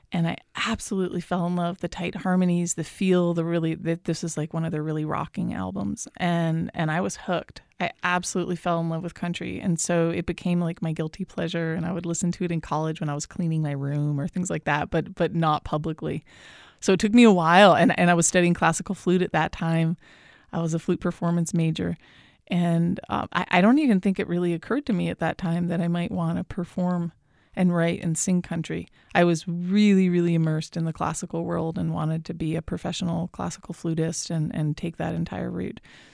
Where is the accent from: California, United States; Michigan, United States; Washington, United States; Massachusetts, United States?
Massachusetts, United States; accent: twang; As a kid growing up in Western Mass, I was ridiculed for my diphthongs, for my twang, and so I eliminated it.